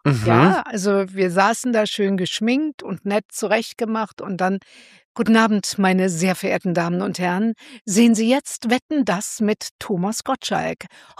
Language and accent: German; Brilon, North Rhine-Westphalia, Germany; accent: Sauerland dialect; Und ich hatte so einen Dialekt, so einen sauerländischen Dialekt. Ich bin ja aus dem Sauerland, wo unser Bundeskanzler herkommt.